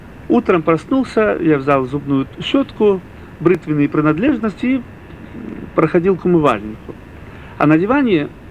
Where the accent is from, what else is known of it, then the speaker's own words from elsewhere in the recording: Ukraine; Откуда ты? Я говорю, с Украины.